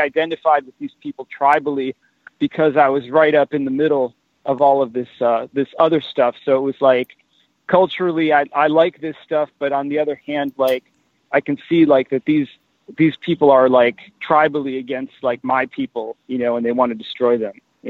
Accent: Phoenix, Arizona, United States; like I came from Phoenix, so to me it was like when these like really like snotty, like kind of like hipster, like you know, actor people and whatnot would like talk about how they, you know, like the Valley

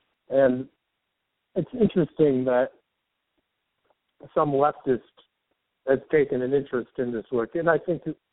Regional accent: Northeastern United States, United States; now in New York, United States; Well, I live in New York, but I was raised in the Northeastern United States, sort of a white working class background.

